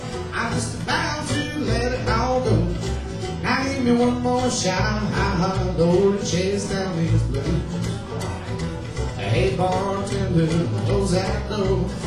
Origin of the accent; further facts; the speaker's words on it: Virginia, United States; Outside the D.C. area. I was born in Virginia, but grew up in all up and down that area.